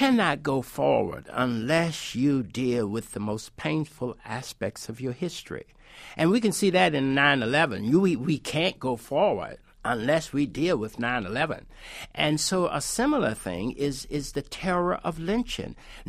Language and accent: English; Southern US, United States; I grew up in the South, and lynching was a prominent reality during that time, and my father was threatened to be lynched.